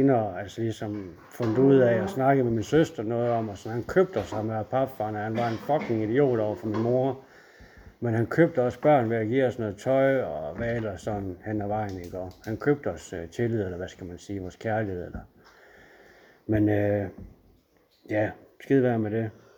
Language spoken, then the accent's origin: Danish; Esbjerg, Region of Southern Denmark, Denmark; og kommer her fra Esbjerg. Jeg har altid boet her. Jeg voksede op ude i Sædding med min familie, med min mor og min storesøster og to storebrødre.